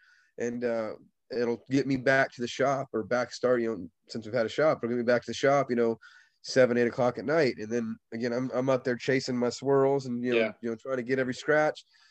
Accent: Indiana, United States; now in Florida, United States; You know, I'm from Indiana. Like, and I'm a Floridian now. I've lived here most of my life. I'm from Indiana

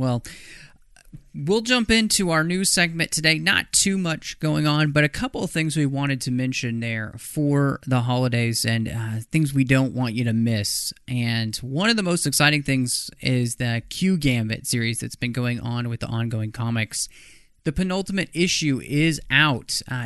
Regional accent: Dallas, Texas, United States; also born or lived in Minnesota; I grew up in Dallas, and, you know, we would get more ice than snow, and it's really dangerous.

